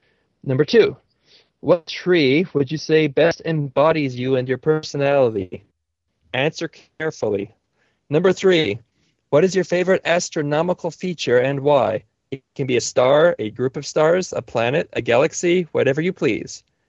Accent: Canada; I'm Canadian.

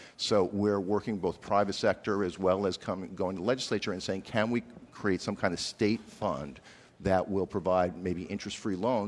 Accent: Brookline, Massachusetts, United States; I grew up in Brookline, and they did actually a really cool job of keeping the historical character

